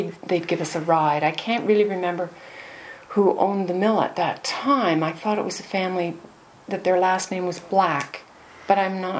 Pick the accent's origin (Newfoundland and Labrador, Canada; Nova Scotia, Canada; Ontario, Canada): Ontario, Canada; Balinafad; I always think of myself as, this is where I came from. I came from Balnafad.